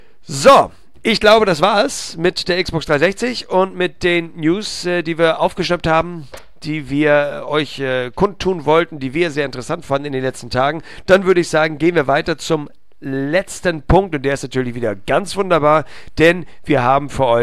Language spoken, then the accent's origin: German; Hamburg, Germany; wir natürlich haben uns als Hamburger für den Hamburger Sportverein entschieden